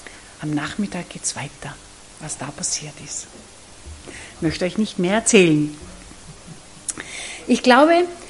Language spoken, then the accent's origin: German; Salzburg, Austria; now in Gaißau, Austria; Ich komme aus Vorarlberg, das kennt ihr wahrscheinlich, aus dem Ländle. Meine Sprache ist nicht vorarlbergerisch, ich komme aus Salzburg. Aber ich lebe 35 Jahre in Vorarlberg und ich lebe direkt im äußersten Westen, das heißt in Geissau, das direkt an der deutschen Grenze ist.